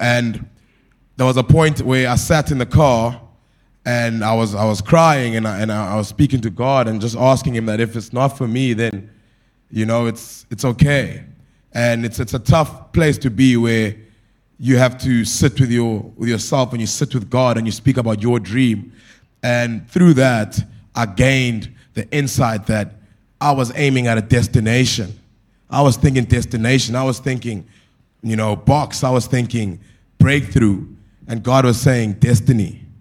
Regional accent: Port Elizabeth, Eastern Cape, South Africa; born there; I was born in Port Elizabeth, and I'm just going to share a bit about what we do.

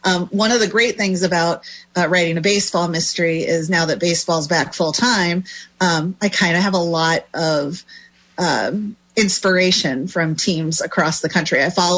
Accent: Mechanicsburg, Pennsylvania, United States; I'm going down south Pennsylvania to the Harrisburg Senators game, which is where I grew up down in Mechanicsburg.

